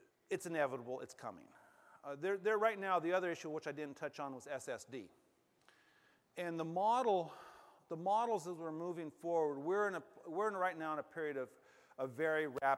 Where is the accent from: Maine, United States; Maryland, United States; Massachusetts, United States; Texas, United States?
Texas, United States; I'm from Texas and they're Texas big.